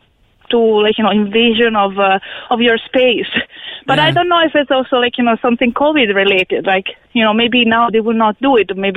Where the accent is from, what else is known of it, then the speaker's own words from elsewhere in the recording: Emilia-Romagna, Italy; English is a second language; I live on seaside close to Ravenna or Rimini.